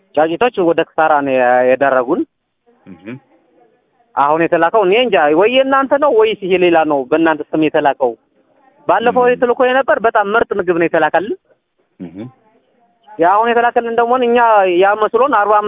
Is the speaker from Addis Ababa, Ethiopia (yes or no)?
no; Axum, Tigray, Ethiopia; ከትግራይ ክልል ነኝ እንደውለው፣ ከአክሱም።